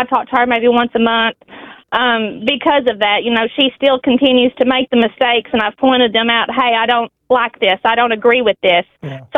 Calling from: Pocahontas, Arkansas, United States; I'm calling from Pocahontas, Arkansas.

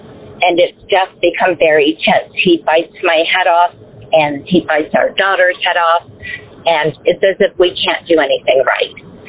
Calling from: Albuquerque, New Mexico, United States; I'm from Albuquerque.

